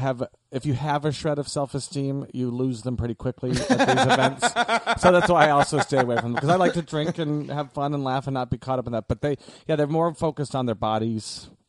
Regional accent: Omaha, Nebraska, United States; Omaha, Nebraska.

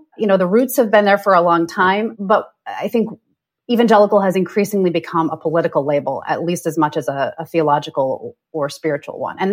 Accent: Midwest, United States; You know, I grew up evangelical in the Midwest in the 80s and 90s.

